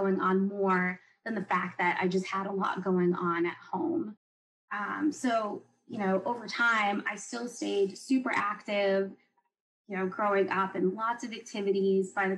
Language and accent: English; Maine, United States; I grew up in Maine in a really small coastal town